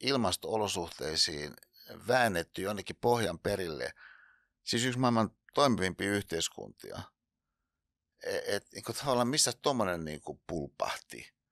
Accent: Hyvinkää, Uusimaa, Finland; niin kuin itse olen kotoisin Hyvinkäältä

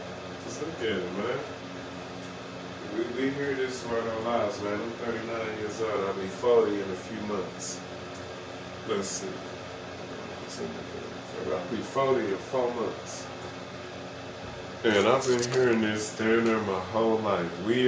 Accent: Gary, Indiana, United States; my family on both sides, you know, mother and father's side, we're originally from Gary. And we're just, you know, like, we Gary folk, well, ain't no punks

